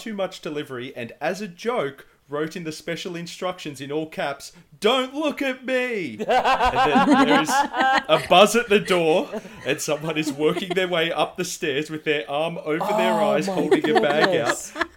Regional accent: Australia; Well, this happened to an Austrian man, and as an Australian, it took me about four reads to accept that this happened to an Austrian man.

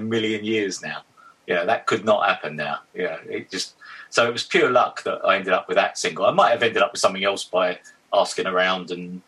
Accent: Witham, East of England, United Kingdom; now in London, United Kingdom; but obviously I came from Witham to London.

